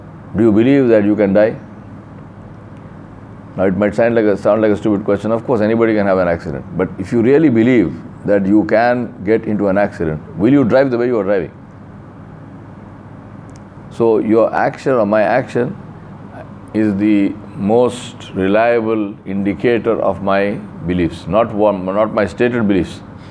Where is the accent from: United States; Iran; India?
India; So what? I'm an Indian, I live in India.